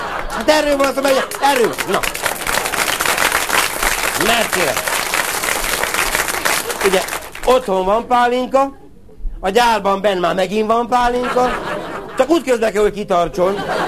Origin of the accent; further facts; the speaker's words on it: Budapest, Hungary; now in -; Háború után, képzeljék, kőbányán nevelkedtem.